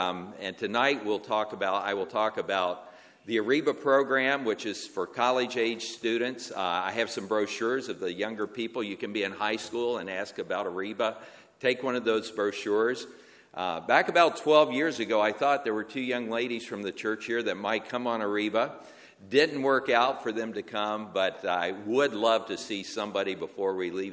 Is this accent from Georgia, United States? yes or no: no; Staunton, Virginia, United States; I grew up in the Shenandoah Valley, Stanton, Virginia, over in the western part of the state